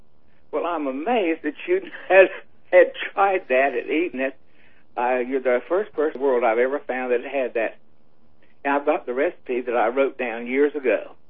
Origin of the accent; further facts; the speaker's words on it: the South, United States; now in North Carolina, United States; Well, I'm from the South, and a hoe is something you used to cut grass and weeds in a garden or in the field.